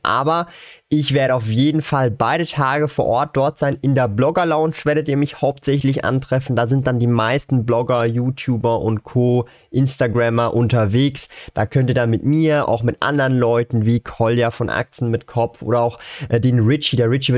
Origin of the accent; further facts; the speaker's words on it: Switzerland; ich finde, es lohnt sich auch mega als Schweizer.